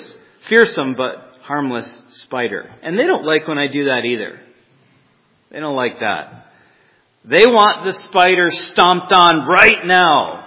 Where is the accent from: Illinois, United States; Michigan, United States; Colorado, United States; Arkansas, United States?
Michigan, United States; now in New York State, United States; Neither of us, Rachel or I, are from New York State. I come from Michigan, and my wife from the South, Virginia, South Carolina, North Carolina.